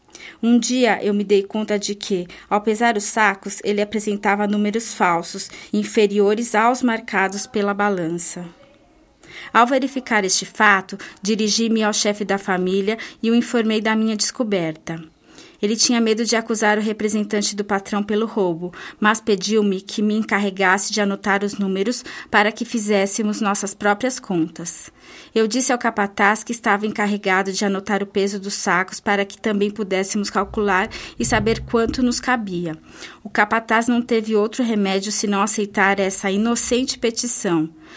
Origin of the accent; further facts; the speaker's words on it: Lebu, Biobío, Chile; compreendi melhor o vilarejo de onde venho e onde nasci. Porque, no fundo, penso que a minha grande universidade foram dois pequenos vilarejos, Lebu e Perruém, onde fiz minha experiência de menino e de adolescente. Lebu, zona mineira, a mais pobre do Chile.